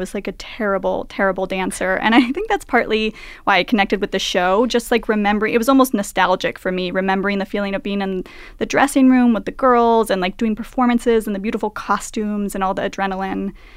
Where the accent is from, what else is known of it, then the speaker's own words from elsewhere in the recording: Washington, United States; I'm from Eastern Washington State, and so I'm very much like a West Coast girl